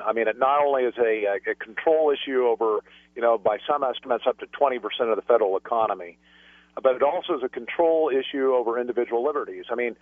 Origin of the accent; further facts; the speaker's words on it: Kansas, United States; now in Alaska, United States; Yeah, I grew up in Kansas. I got up here to Alaska 16 years ago, but still have a lot of family down in that neck of the woods.